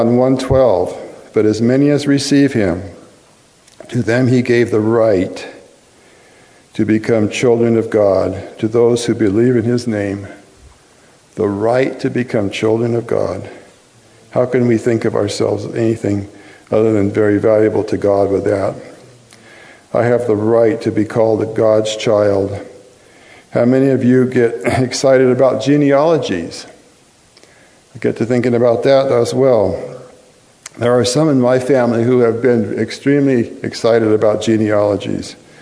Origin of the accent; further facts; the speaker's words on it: California, United States; growing up in California. We lived in the Napa Valley, right below the St. Helena Sanitarium and Hospital, as it was called then.